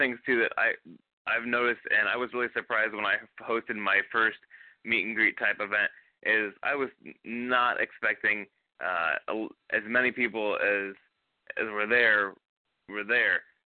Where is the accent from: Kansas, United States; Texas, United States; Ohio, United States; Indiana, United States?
Indiana, United States; Of course, I'm from Indiana, so I've had people show up from Indiana to this event